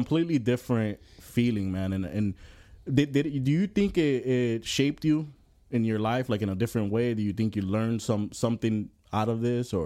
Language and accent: English; Puerto Rico; I'm from Puerto Rico.